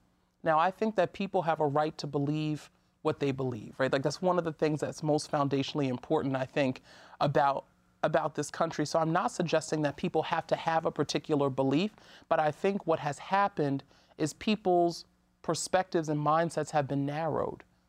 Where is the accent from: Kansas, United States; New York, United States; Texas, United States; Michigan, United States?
New York, United States; Brooklyn; One, as a child growing up in Brooklyn and East New York, I felt like I saw some of the best and worst examples of what can happen when you have an influx of drugs in your community.